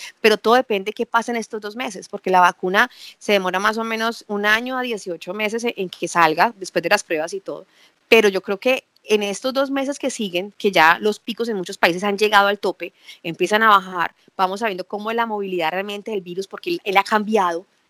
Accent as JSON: {"language": "Spanish", "country": "Colombia", "said": "De pronto aquí nosotros somos colombianos tercermundistas, como nos dicen"}